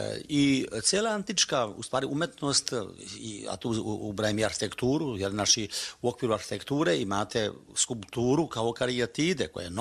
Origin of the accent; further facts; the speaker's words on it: Belotić, Mačva District, Serbia; Kod nas u Mačvi je jako razvijena ta kultura bostana.